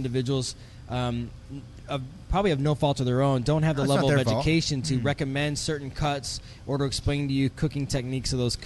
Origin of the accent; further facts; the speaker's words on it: Midwest, United States; Growing up in the Midwest, it was a big thing for people to talk about going cow tipping.